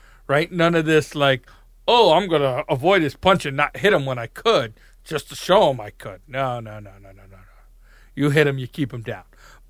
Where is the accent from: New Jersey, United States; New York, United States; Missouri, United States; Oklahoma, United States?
New York, United States; I'm a New Yorker, I talk with my hands